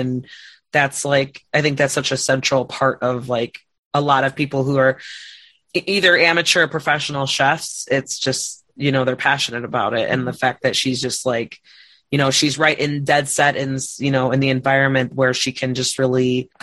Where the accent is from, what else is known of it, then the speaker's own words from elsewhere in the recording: Chicago, Illinois, United States; Like growing up in Chicago and trying to, you know, cause I know my uncle, he would get beat up for speaking English.